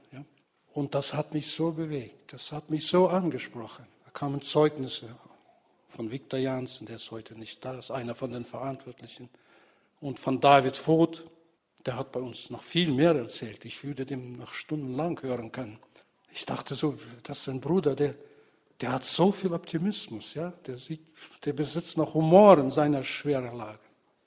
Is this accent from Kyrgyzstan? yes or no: yes; Kyrgyzstan; Wir kommen beide aus Kirgisien, deswegen liegen die Kirgisien uns sehr nah am Herzen.